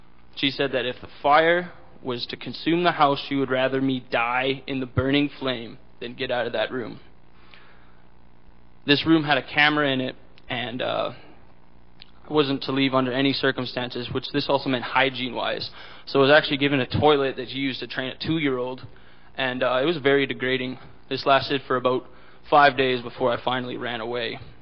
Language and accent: English; Vermilion, Alberta, Canada; born there; I am 21 years old, and I was born in Vermilion, Alberta.